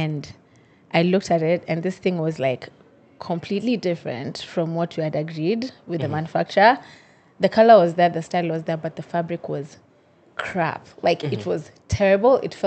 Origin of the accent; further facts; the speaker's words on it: Kenya; In my mind, I just thought, yeah, I'm a designer from Kenya.